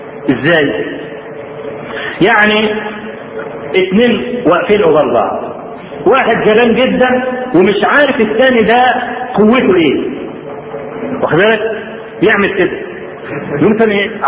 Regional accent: Egypt; ولا أقول الكلام الآتي ده لأن أنا مصري ولا متعصب لمصر.

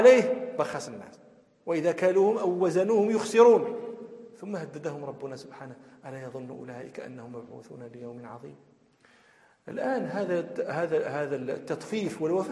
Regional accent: Morocco; عندنا في المغرب من لا ينادي ابنته إلا بللا

